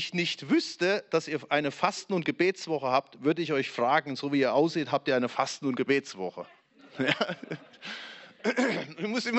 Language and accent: German; Hesse, Germany; Bei uns in Hessen sagt man bratteln.